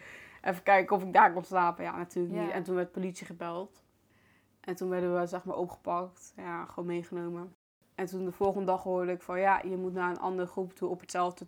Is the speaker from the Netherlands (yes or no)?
yes; Hoorn, North Holland, Netherlands; born there; also born or lived in The Hague; ik ben geboren in Hoorn. Dus op mijn 11e verjaardag, toen moest ik uit huis.